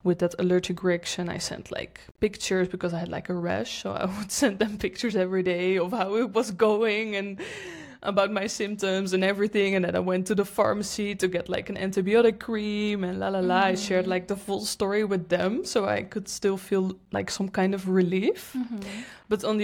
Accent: Netherlands; now in Lisbon, Portugal; like I'm from the Netherlands, so I think a lot of people think that life is like amazing just because the sun is shining

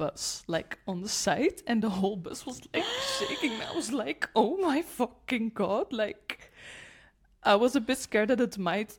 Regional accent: Netherlands; now in Portugal; Like I'm from the Netherlands, in case you don't know.

